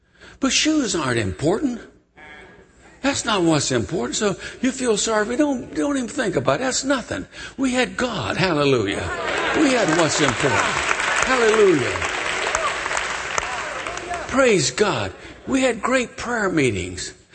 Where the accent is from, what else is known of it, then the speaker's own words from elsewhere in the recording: Connecticut, United States; also born or lived in North Carolina; I was from Connecticut, but I spent 12 years in North Carolina, and then we went back to where I was from when I was 13.